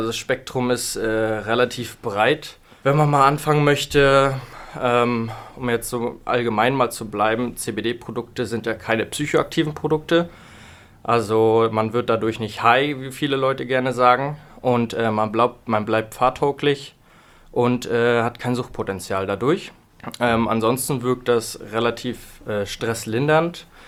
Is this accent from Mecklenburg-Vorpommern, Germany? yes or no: yes; Rostock, Mecklenburg-Vorpommern, Germany; bin aktuell noch 27 Jahre alt, komme aus Rostock